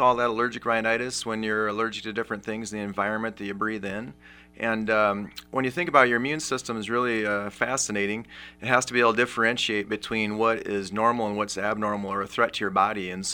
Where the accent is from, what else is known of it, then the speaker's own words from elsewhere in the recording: Mason City, Iowa, United States; I grew up in Mason City, went to Jefferson Elementary School, and we left about 1985 to Spencer, and I've been back now here for about 9 years